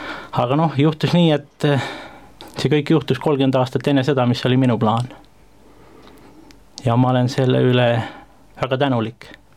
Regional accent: Saare County, Estonia; moved away as an adult; now in Tallinn, Estonia; Pärit olen ma Saaremaalt, aga umbes 18 aastat tagasi sai nagu tööasjus tuldud Tallinna. Siis vaheldumisi Saaremaale Tallinnas, aga üks 5 aastat ma olen siis nagu stabiilsemalt olnud juba elanud

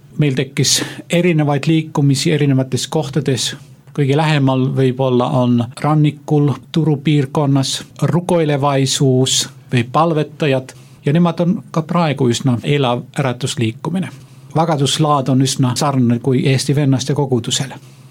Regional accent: Finland; Estonian is a second language; Ja Soomes, minu kodumaal

